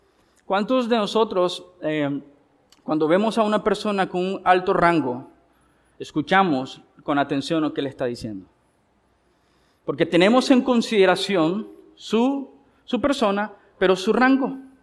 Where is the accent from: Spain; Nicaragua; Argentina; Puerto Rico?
Nicaragua; lo que hemos hecho por años como nicaragüenses